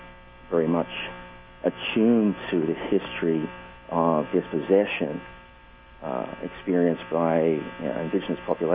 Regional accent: Australia; Well, for me, it's that event is my hometown event. So I've been there at least or well over 10 times. It happens in early. Late January, in the middle of the summer in Australia.

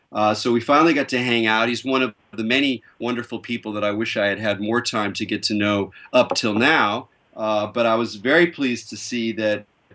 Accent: La Jolla, California, United States; we're both Californians, we both grew up in San Diego area. I was a little bit more north than you growing up in La Jolla

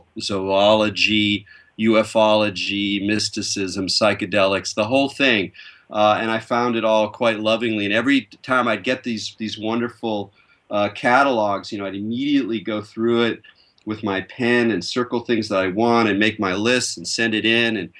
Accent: La Jolla, California, United States; we're both Californians, we both grew up in San Diego area. I was a little bit more north than you growing up in La Jolla

